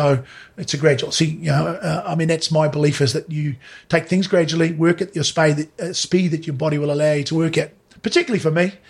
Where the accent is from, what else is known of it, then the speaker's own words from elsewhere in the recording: Mangere, Auckland, New Zealand; No, I'm a boy that's born and bred in Mangere, played football for Otahoo, played football for Mangere East Foundation